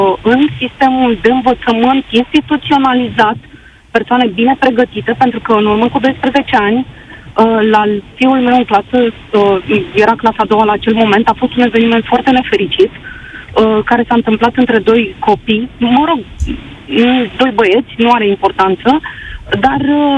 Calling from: Bucharest, Romania; Sunt din București.

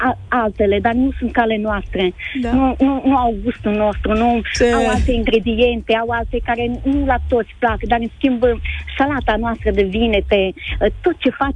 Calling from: Târgu Jiu, Gorj County, Romania; Mă sunt de la Târgu Jiu.

